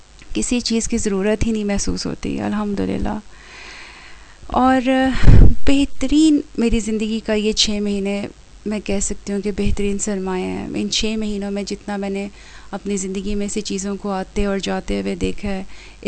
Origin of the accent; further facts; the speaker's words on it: London, United Kingdom; اور میں لندن سے تعلق رکھتی ہوں